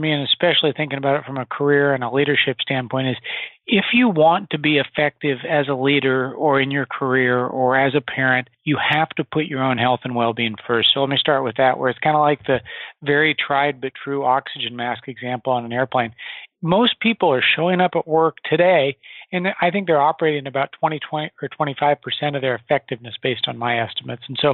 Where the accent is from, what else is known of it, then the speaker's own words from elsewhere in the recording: Nebraska, United States; now 43 years old for context, and when I was 16 years old, kind of growing up, normal childhood, I grew up in Nebraska in the middle of the country